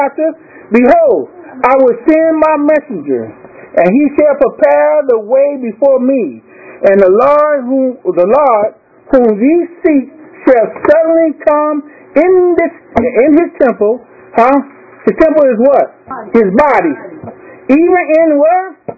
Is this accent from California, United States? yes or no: yes; Richmond, California, United States; also born or lived in Martinez, California; I was born right there in Martinez, California, and raised in Richmond, California.